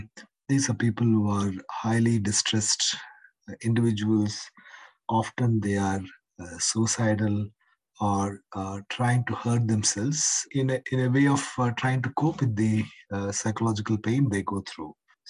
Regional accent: Bengaluru, Karnataka, India; I came from Bengaluru.

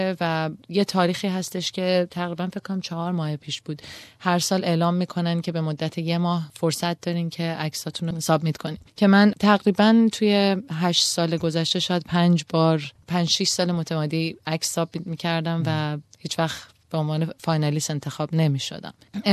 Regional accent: Iran; moved away as an adult; now in Australia; من سال 2007 اومدم استرالیا. من فوریه 2007 بود که موو کردم از ایران اومدم اینجا.

